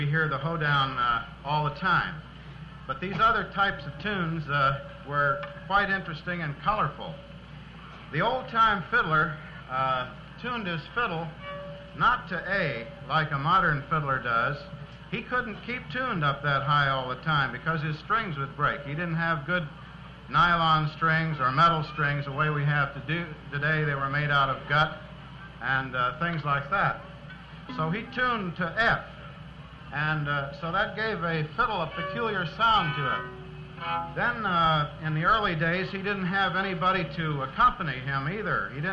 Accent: Montana, United States; we're from Montana. We think of Montana as our home, even though we live in New York State now.

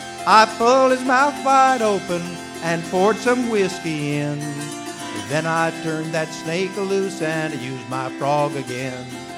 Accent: Virginia, United States; from the state of Virginia, my home state

